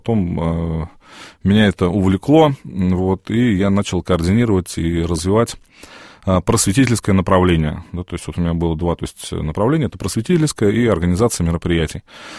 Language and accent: Russian; Nizhny Novgorod, Nizhny Novgorod Oblast, Russia; так получилось то, что я сам из Нижнего Новгорода